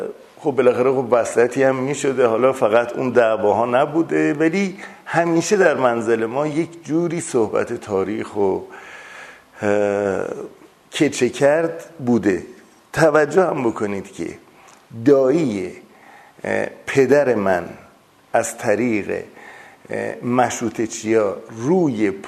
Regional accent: Tehran, Tehran Province, Iran; born there; first language Azerbaijani; من متولد تهرانم اما تو خانواده ما ترکی صحبت میگردم

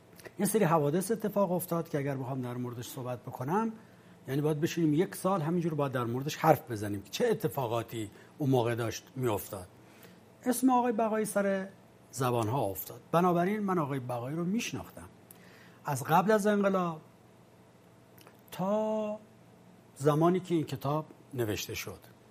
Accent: Iran; من به عنوان یک ایرانی برام مهمه

